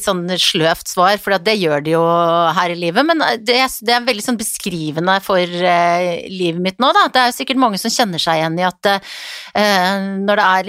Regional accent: Bergen, Vestland, Norway; jeg fløy fra Bergen, min hjemby, i dag tidlig.

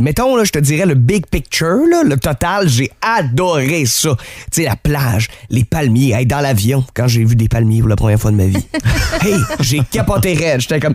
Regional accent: Quebec, Canada; Chaque fois que tu disais genre « ah, je viens du Québec »

